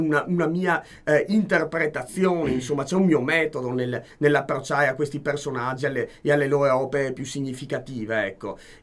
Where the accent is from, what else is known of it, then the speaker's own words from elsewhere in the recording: Mestre, Veneto, Italy; io sono veneziano di terraferma, perché sono originario di Mestre.